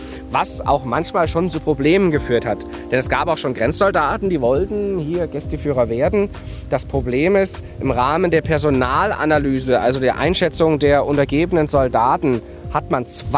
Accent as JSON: {"language": "German", "town": "Weida", "region": "Thuringia", "country": "Germany", "tie": "born there", "said": "ich selbst bin kein gebürtiger Rasdorfer, sondern wurde in einer kleinen Stadt namens Weida geboren. Das ist so die heutige Landesgrenze Thüringen-Sachsen ungefähr."}